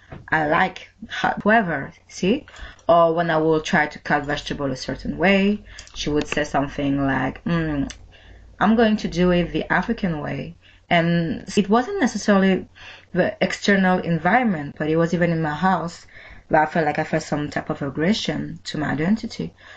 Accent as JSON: {"language": "English", "country": "France", "tie": "born or raised there", "also_born_or_lived": "Mali", "said": "when I was growing up, I had in France, so I'm originally from Mali, and I left my country as a child."}